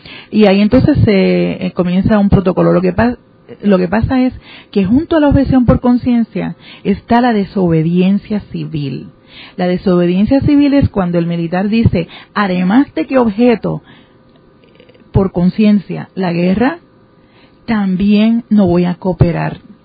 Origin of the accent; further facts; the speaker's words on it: Puerto Rico; aquí somos de Puerto Rico, estamos acá.